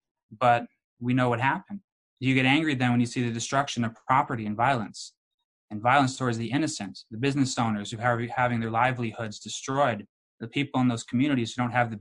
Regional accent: Minneapolis, Minnesota, United States; now in San Diego, United States; but I'm not from here originally. Originally, I'm from Minneapolis. And I lived within the city limits of Minneapolis until I was about 8. My family lived there, and then we moved out to the suburbs of Minneapolis, where I spent the rest of my childhood.

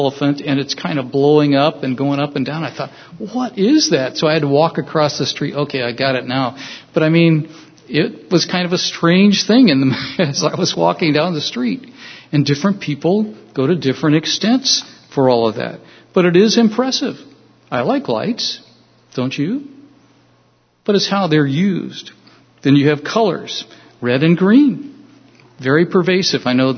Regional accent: California, United States; So growing up in California

